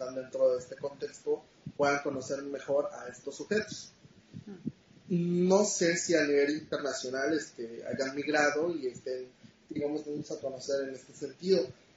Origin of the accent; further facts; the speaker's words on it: Juchitán, Oaxaca, Mexico; Yo soy de Juchitán, Oaxaca, es decir, yo soy de Juchitán, Oaxaca, ¿no? Mi padre es oaxaqueño y mi madre es chiapaneca. Somos del sureste del país.